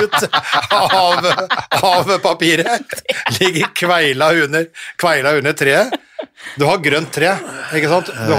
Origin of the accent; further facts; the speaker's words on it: Nordvestlandet, Norway; Jeg kommer fra Nordvestlandet, vi hadde mye steik og sånn på julaften